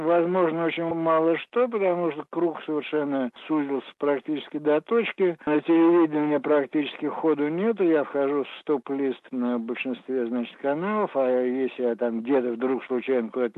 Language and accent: Russian; Moscow, Russia; потому что Москва – мой любимый город, где мне очень комфортно вообще, и правильно живется.